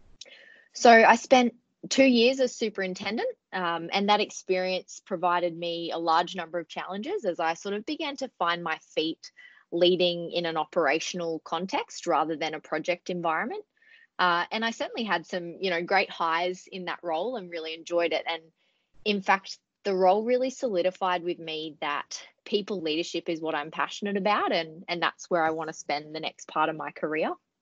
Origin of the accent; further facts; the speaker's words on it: Queensland, Australia; I grew up in Queensland and I'd never lived in Victoria until last year.